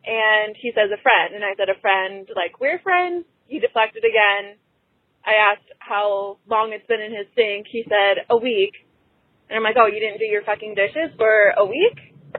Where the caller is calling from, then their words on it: Chicago, Illinois, United States; I'm 26. I'm calling from Chicago.